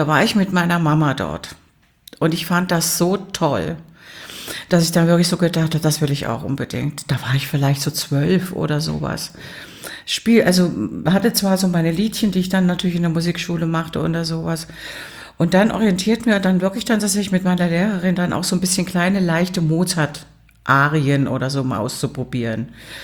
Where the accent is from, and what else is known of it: Suhl, Thuringia, Germany; accent: Thuringian